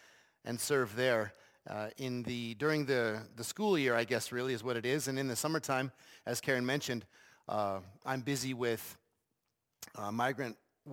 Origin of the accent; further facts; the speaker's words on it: Coaldale, Alberta, Canada; I'm Albertan, born and raised in the Lethbridge area, the thriving metropolis of Coaldale, if anybody knows where that is.